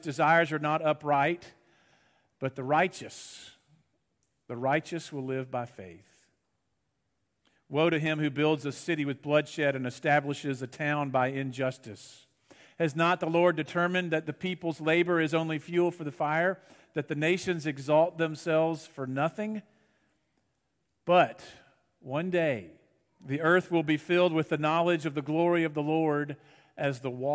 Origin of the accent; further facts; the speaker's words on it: Memphis, Tennessee, United States; I remember back growing up on Sundays here in Memphis back in the 70s and 80s